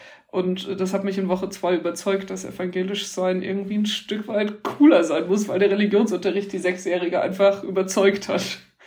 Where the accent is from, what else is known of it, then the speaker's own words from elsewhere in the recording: Bavaria, Germany; also ich komme aus dem Bayerischen Wald, da ist evangelisch sein die Minderheit, sind so 3,5-4% evangelisch in der Region.